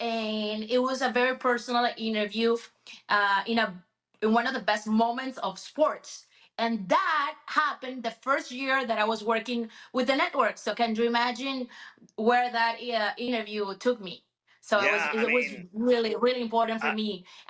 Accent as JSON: {"language": "English", "country": "Venezuela", "said": "I'm like, well, but you know, I'm from Venezuela like you are."}